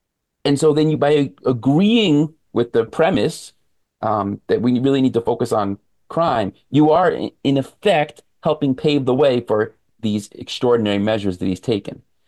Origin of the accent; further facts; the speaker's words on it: New York, United States; I grew up in Westchester, New York, and she was the elected district attorney for a decade or so in Westchester.